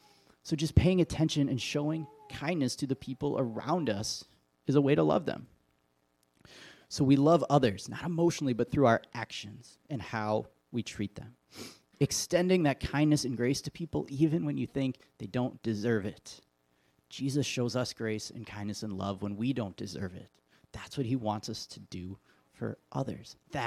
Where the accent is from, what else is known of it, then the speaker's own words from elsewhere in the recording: Wisconsin, United States; I was like, well, that's cool. I'm from Wisconsin. I grew up 45 minutes from here.